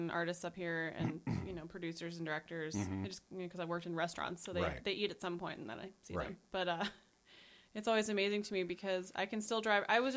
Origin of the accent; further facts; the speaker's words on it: Colorado, United States; we have more art galleries than we had where I grew up in Colorado, with, you know, four times the population in one town.